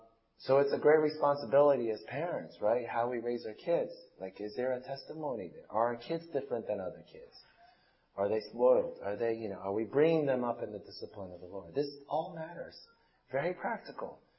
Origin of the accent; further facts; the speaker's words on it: New York, United States; I come from New York, and New York traffic is really bad.